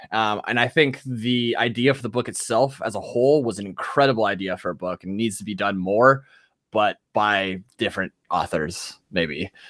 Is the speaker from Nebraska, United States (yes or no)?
yes; Nebraska, United States; Maybe that's because we're from Nebraska and like I knew like 8 guys exactly like Cal.